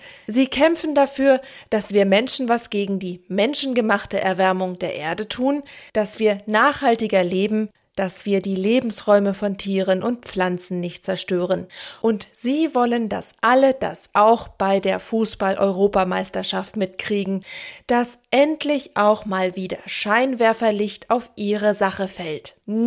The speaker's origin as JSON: {"language": "German", "region": "Northern Germany", "country": "Germany", "said": "da ich als Norddeutsche finde, dass sich manche Dinge einfach besser auf platt ausdrücken lassen"}